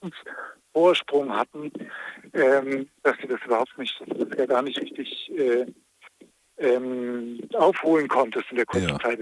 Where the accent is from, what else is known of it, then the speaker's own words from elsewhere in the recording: Bavaria, Germany; ich bin aus Bayern